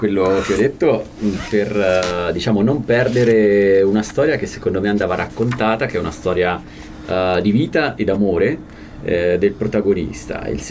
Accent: Perugia, Umbria, Italy; born there; sono nato a Perugia, nella campagna

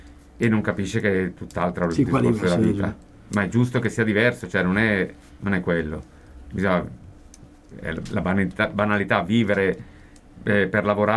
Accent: Lombardy, Italy; Siamo nati perché io, che sono lombardo

